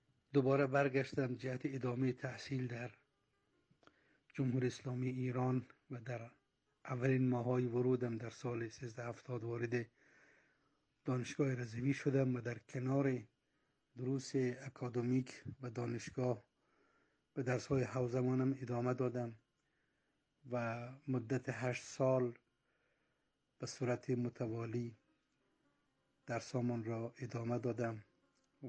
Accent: Balkh, Afghanistan; ، رستازاده ای که در یکی از قصبات دوردست ولایت بلخ به دنیا آمدم و دوران کودکی را در همون رستایی که متولد شدم گذراندم و الفبای سواد سنتی و مکتب خانه‌ای را هم از همونجا آموختم

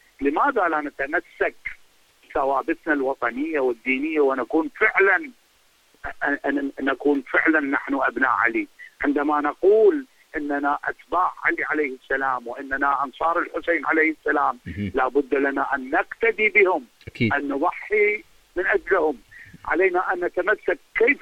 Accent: Iraq; وأنا ابن العراق

